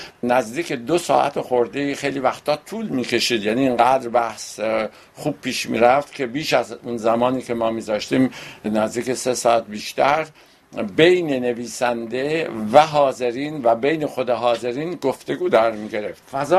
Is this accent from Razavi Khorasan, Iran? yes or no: yes; Mashhad, Razavi Khorasan, Iran; من بیشتر به این دلیلی که خودم مشهدی هستم و از خراسان میام